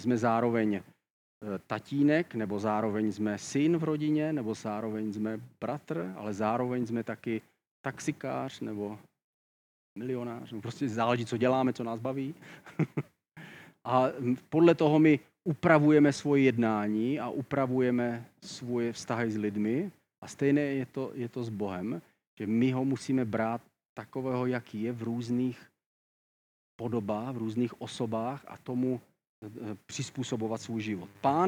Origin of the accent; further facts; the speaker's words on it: Olomouc Region, Czechia; já jsem třeba z Hané a tam mají spíš brambory